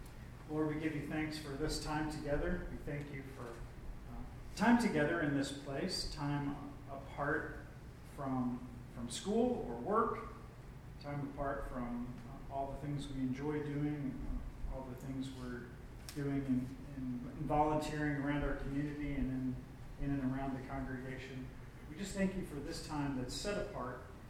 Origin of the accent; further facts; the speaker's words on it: Huber Heights, Ohio, United States; As you know, I grew up in Ohio, grew up near Dayton, Ohio, and in Huber Heights, Ohio.